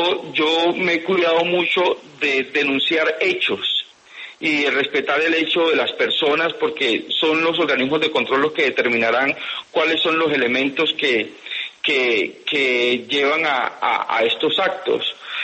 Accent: Chocó, Colombia; Mire, yo salí del departamento del Chocó hace muchos años. Después, yo soy nacido y criado acá y venía regularmente.

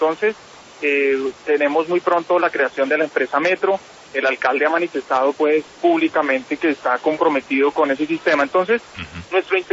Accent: Colombia; como ciudadanos, como colombianos

